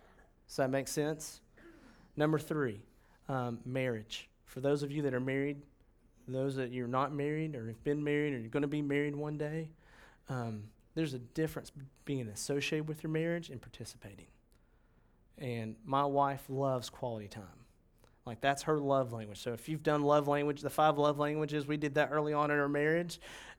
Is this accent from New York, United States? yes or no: no; Knoxville, Tennessee, United States; I get so much identity from them because I grew up in Knoxville, and I love that ugly, gaudy color of orange.